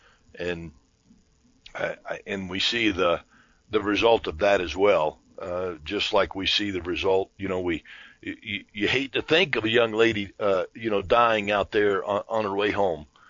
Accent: Florida, United States; growing up in Florida, I was not taught that, you know, because it didn't apply.

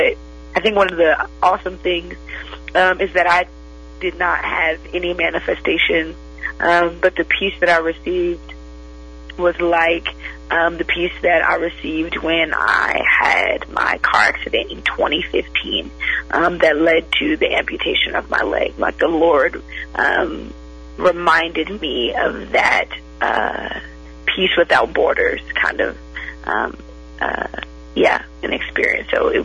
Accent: Connecticut, United States; I'm originally from Connecticut. And I don't remember, I was born into a Christian family on both sides.

